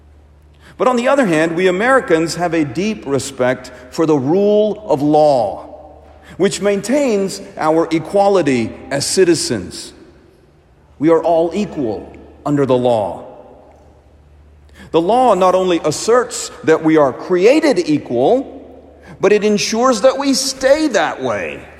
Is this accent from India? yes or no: yes; India; I am an immigrant from India.